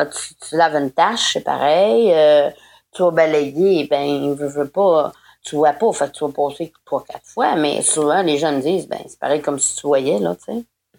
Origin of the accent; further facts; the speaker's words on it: Quebec, Canada; moved away; Je suis partie de la Gaspésie, puis tu vois, je suis restée là-bas, là.